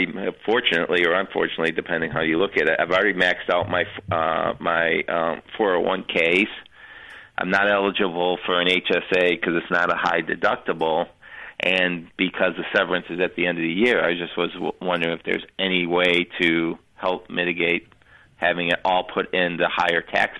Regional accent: Buffalo, New York, United States; now in Connecticut, United States; And I grew up in Buffalo, so I've had a long, torturous football life of rooting.

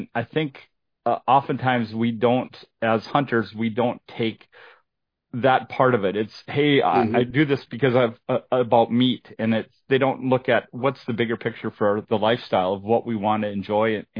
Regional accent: Minnesota, United States; I come from Minnesota, but don't hold that against me.

